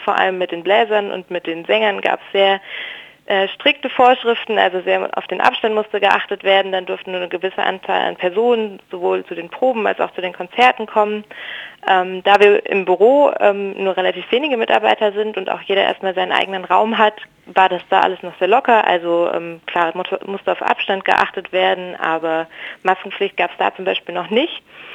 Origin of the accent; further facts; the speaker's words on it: Hesse, Germany; ich bin 18 und wie schon gesagt komme ich aus Hessen in der Nähe von Darmstadt.